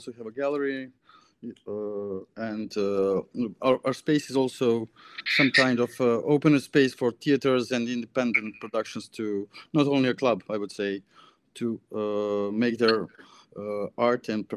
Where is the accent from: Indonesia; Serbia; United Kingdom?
Serbia; But I'm from Serbia. I've been DJing for like 15 years